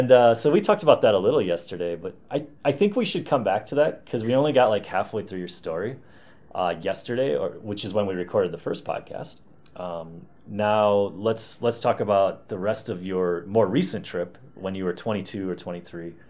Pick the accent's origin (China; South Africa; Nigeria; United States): United States; I feel very lucky as an American